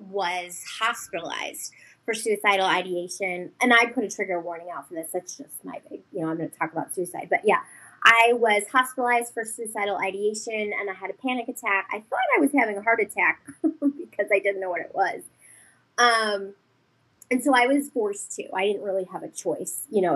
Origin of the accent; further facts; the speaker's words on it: Cleveland, Ohio, United States; And like I'm from Cleveland, so we just have like a lot of breweries.